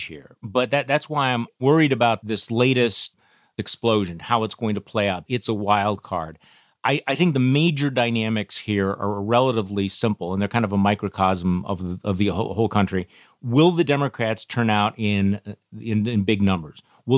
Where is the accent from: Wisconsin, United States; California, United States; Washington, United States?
Wisconsin, United States; I mean, you know, in my home state, my home state has been, you know, horrifically disillusioning and soul crushing to watch what's happened here.